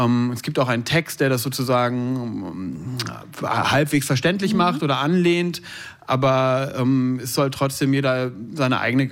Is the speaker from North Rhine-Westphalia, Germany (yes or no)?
yes; Herne, North Rhine-Westphalia, Germany; Ich bin 1979 in Herne im Ruhrgebiet aufgewachsen.